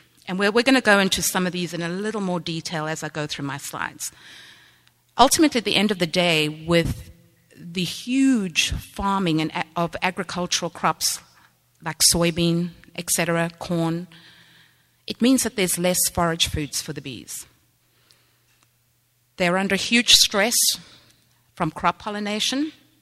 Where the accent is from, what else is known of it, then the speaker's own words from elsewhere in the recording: South Africa; I was born and bred in South Africa, so I have a particular leaning to things from there.